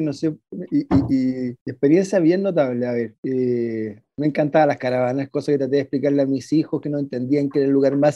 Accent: San Bernardo, Santiago Metropolitan, Chile; Yo fui a San Bernardo, que era mi zona, yo soy de San Bernardino, nací y criado hasta el año 85 ya.

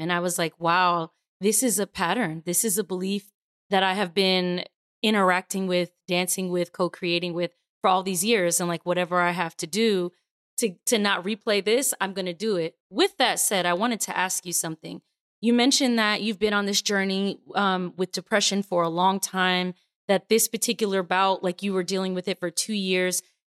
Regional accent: Florida, United States; now in Georgia, United States; I grew up in Florida my entire life where there are no seasons and everything.

